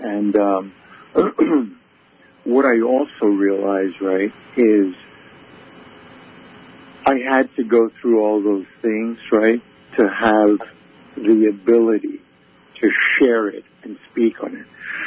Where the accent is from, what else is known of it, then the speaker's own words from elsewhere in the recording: Brooklyn, New York, United States; Well, you know, I'm originally from Brooklyn, New York.